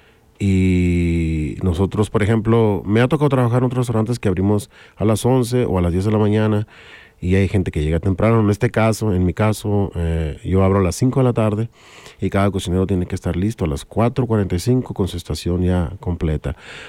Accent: Mexico; porque soy mexicano, mucha gente le pone molasses

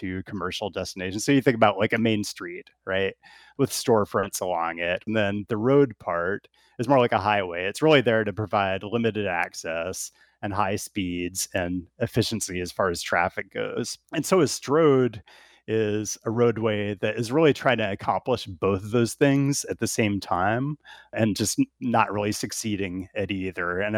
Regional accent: Seattle, Washington, United States; also born or lived in Portland, United States; I grew up in Seattle and lived in Portland for a while.

